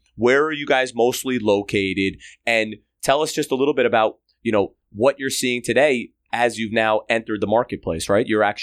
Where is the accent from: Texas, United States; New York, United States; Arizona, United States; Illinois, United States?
New York, United States; I know I keep saying that because I'm a New Yorker